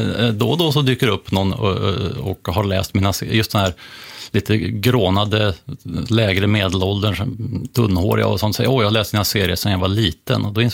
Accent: Gothenburg, Västra Götaland County, Sweden; born there; Jag är född i Göteborg här som vi sitter nu, men min göteborgskan är borta.

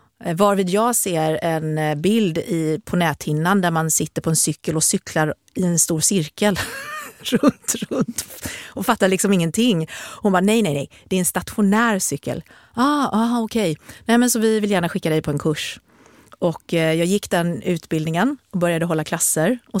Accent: Sweden; Nej, men jag är från Sverige

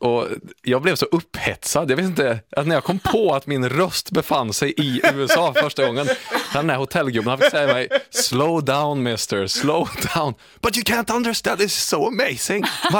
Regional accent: Sweden; jag har sagt att jag är från Sverige

